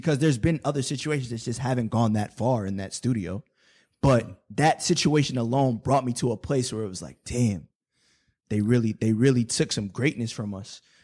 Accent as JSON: {"language": "English", "town": "Brooklyn", "region": "New York", "country": "United States", "said": "like if you're from New York and I'm from Brooklyn, we all know those people that never left Brooklyn."}